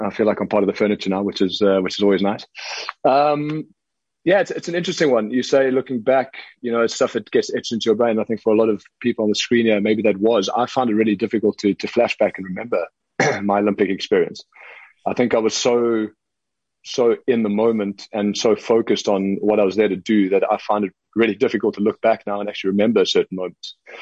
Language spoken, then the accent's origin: English; South Africa; It's not about you as an individual athlete, especially as a South African hockey player, I believe.